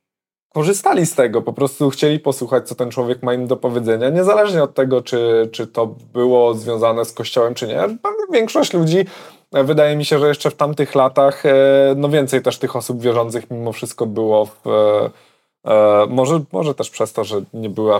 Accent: Lower Silesian Voivodeship, Poland; ja wychowując się w latach 90. Wręcz słyszałem, że mam się sam nie włóczyć czy coś tam, bo mi skiny albo panki krzywdę zrobią, nie? Dosłownie. W jakimś kurwidołku na Dolnym Śląsku, 15-tysięcznym.

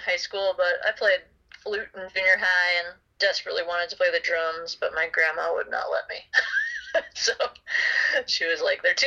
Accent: Pacific Northwest, United States; and I think just growing up in the Pacific Northwest at the time of DIY, like do it yourself, community momentum was a huge part of it.

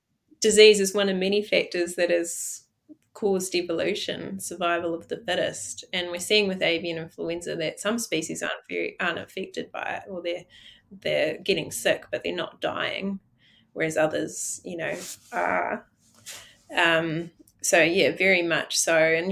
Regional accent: Dunedin, Otago, New Zealand; I grew up in the Otago Peninsula in Dunedin, sharing my backyard with sea lions and albatross.

